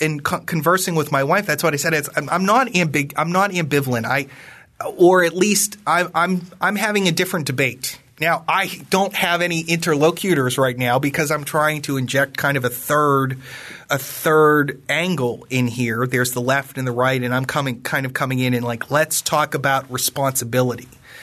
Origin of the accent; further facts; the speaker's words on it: Pennsylvania, United States; I come from Western Pennsylvania, which was the home of the Whiskey Rebellion, and that's sort of in my bones and in my blood, I think.